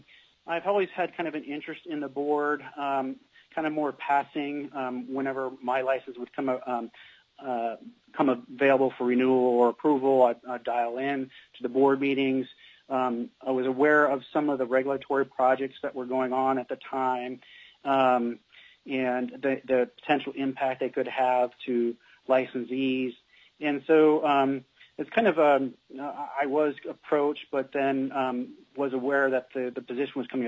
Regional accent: Anchorage, Alaska, United States; also born or lived in Seattle; I was born and raised in Anchorage, but had the opportunity to get education outside of the state.

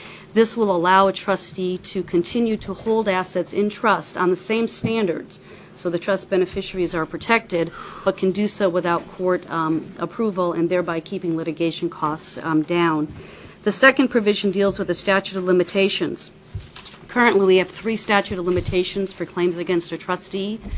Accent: Juneau, Alaska, United States; I'm from Juneau.

